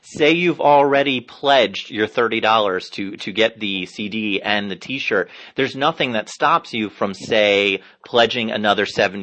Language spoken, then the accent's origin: English; New Jersey, United States; back in my home state of New York, I'm really from New Jersey, but I say New York